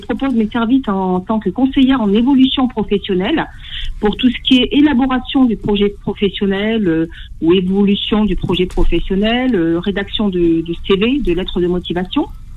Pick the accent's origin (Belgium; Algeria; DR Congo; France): Algeria; Je suis algérienne de Bourges-Bois-la-Riche